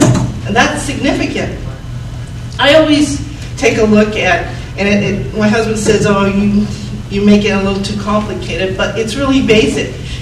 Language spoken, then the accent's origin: English; California, United States; I come from California, where they have that down to a T